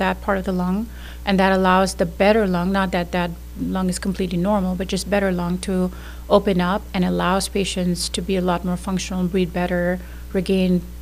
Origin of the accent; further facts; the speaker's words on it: Pakistan; moved away as an adult; now in United States; I grew up in Pakistan. That's where I'm originally from. Did my medical school in Pakistan in Karachi, and then moved here in 2014 for my residency. I was in Minnesota